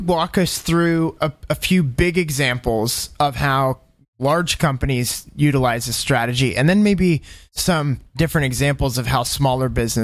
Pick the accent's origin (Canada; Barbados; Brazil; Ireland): Canada; moved away as an adult; now in United States; I'm from Canada, born and raised, and moved down to the U.S. to go to school to get my doctorate.